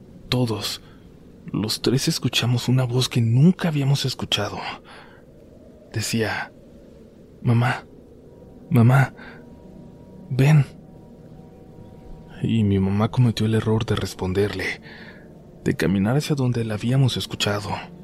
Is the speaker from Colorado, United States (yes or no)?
no; Long Beach, California, United States; born there; A mí me tocó nacer aquí en Long Beach, California. Mis hermanos mayores nacieron en México y yo no tuve quizás tanto contacto con mis raíces mexicanas.